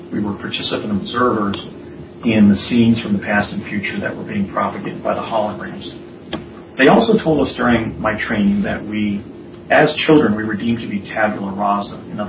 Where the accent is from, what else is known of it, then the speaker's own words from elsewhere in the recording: New Jersey, United States; and I remember stating that I was from New Jersey.